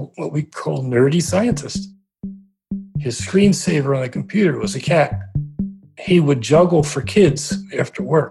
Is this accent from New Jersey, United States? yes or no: yes; Trenton, New Jersey, United States; I grew up around Trenton, New Jersey.